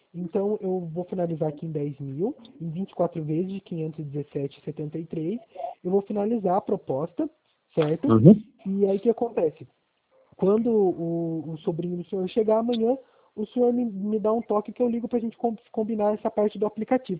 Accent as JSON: {"language": "Portuguese", "town": "Itapeva", "region": "São Paulo", "country": "Brazil", "said": "Não, eu sou de Itapeva."}